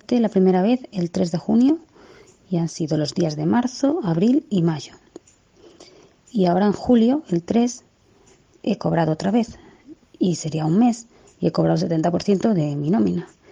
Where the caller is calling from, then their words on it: León, Castile and León, Spain; Mira, soy una trabajadora de León.